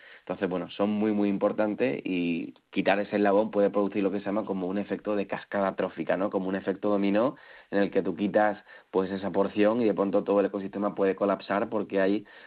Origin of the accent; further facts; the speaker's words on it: Málaga, Andalusia, Spain; Yo que soy andaluz, malagueño y habito en ese mar de Alborán